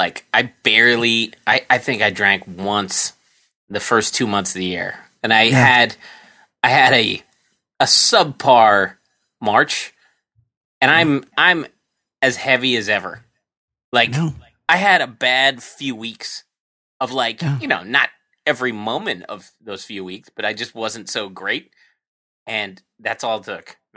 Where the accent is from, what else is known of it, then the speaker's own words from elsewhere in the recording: Ireland; I'm Irish. I was making a joke at my own brethren's expense.